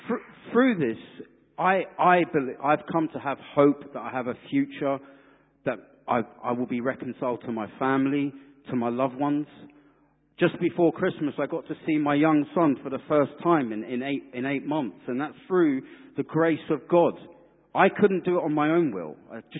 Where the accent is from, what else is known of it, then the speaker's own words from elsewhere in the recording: London, United Kingdom; I grew up in West London, a dodgy part of West London.